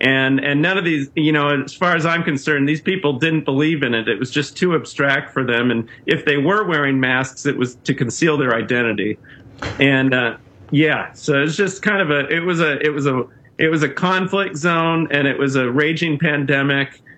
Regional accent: Midwest, United States; I'm a white guy, so I, you know, I'm from the Midwest

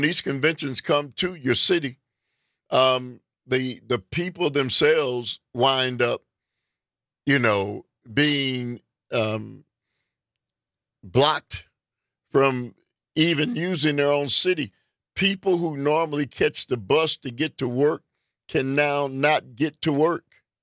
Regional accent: Detroit, Michigan, United States; I'm from Detroit

